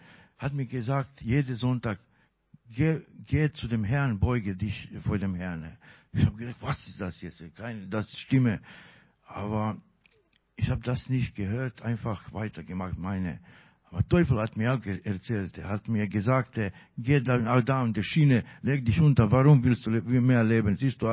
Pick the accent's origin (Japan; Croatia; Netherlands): Croatia; German is a second language; now in Germany; In meine Heimatstadt ist Kroatien, damals war Krieg.